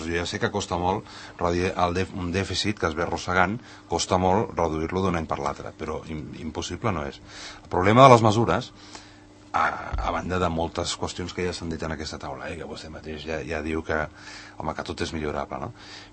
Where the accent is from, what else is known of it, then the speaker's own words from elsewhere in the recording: Catalonia, Spain; jo com a català